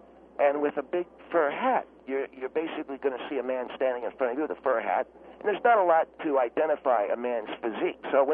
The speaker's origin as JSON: {"language": "English", "region": "California", "country": "United States", "said": "because he was from Alaska and I came from California."}